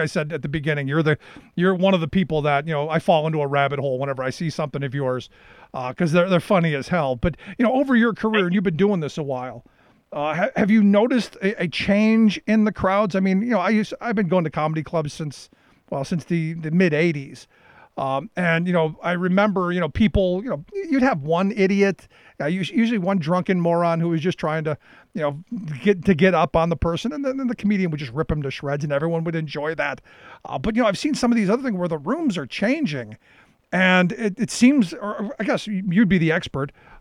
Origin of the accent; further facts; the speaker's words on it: Cleveland, Ohio, United States; I grew up in Cleveland, which was at the time, you know, back in the 70s, was a very racially segregated city.